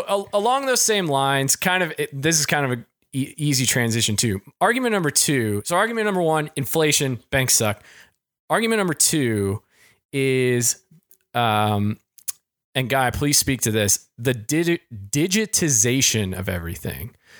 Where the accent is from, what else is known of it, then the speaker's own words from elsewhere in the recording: Midwest, United States; I'm from the Midwest.